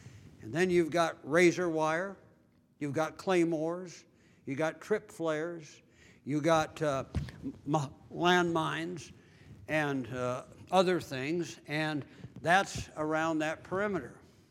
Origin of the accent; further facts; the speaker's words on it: Bellevue, Washington, United States; I told him I was from Bellevue, Washington.